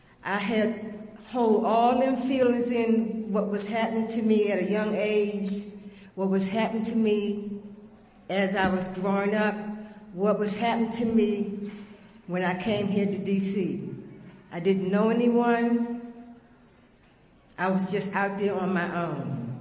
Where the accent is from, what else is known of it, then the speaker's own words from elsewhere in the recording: Maryland, United States; I'm from Southern Maryland, and I left home when I had my first child.